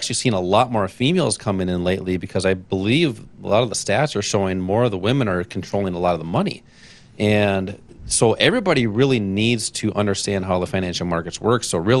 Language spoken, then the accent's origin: English; Minnesota, United States; You know, I grew up in Minnesota, kind of the northern part of Minnesota, small town